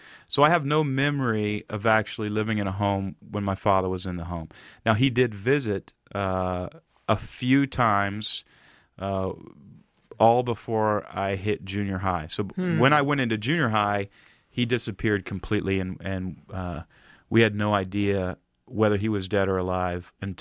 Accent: Texas, United States; moved away as an adult; I grew up in Texas. A friend of mine and I, when I was 20 or 21, jumped in a Volkswagen camping van.

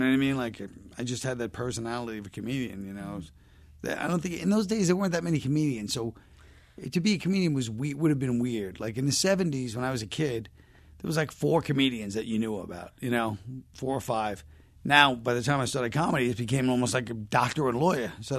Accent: Brooklyn, New York, United States; I grew up in Park Slope, which is a great neighborhood.

